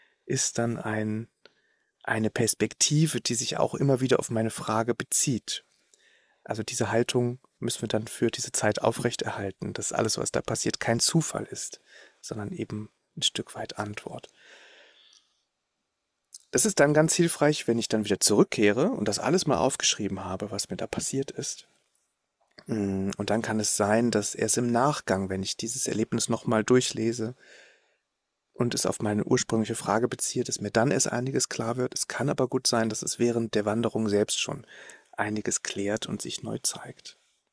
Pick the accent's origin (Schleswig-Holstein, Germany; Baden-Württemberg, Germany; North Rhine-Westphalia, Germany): North Rhine-Westphalia, Germany; Cologne; früher in Köln, ich bin ja gebürtiger Kölner, als ich da noch gelebt habe in der Stadt, im Moloch